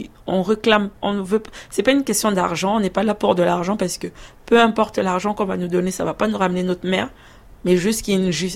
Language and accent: French; Cameroon; On est originaire du Cameroun